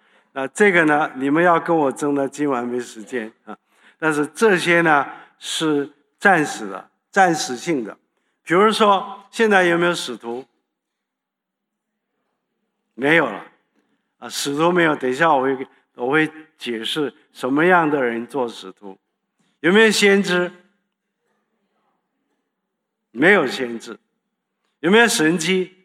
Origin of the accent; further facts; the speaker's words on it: Shandong, China; accent: Shandong; 然后我讲话呢，我有山东口音，这是我们的方言